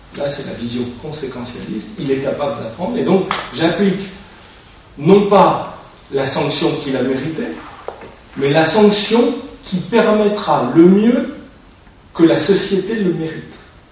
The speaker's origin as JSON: {"language": "French", "country": "France", "said": "Alors, en tant que Français, nous, en tant qu'Européens, on a éliminé la peine de mort depuis 25 ans."}